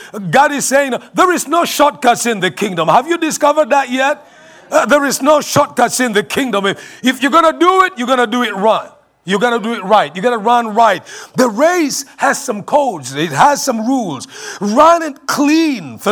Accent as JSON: {"language": "English", "country": "Kenya", "second_language": "English", "moved": "yes", "lives_now": "United States", "said": "when I came from Kenya, you know, in order to get a meal, you had to go to the kitchen."}